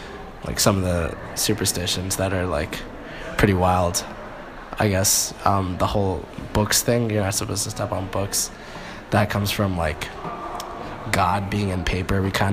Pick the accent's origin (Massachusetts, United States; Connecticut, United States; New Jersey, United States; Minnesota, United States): New Jersey, United States; West Windsor; Oh, I'm from New Jersey, West Windsor.